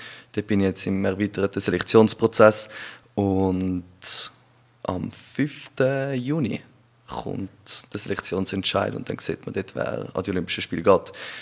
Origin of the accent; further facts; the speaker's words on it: Winterthur, Zurich, Switzerland; ich bin in Vinti aufgewachsen, wohne immer noch in Vinti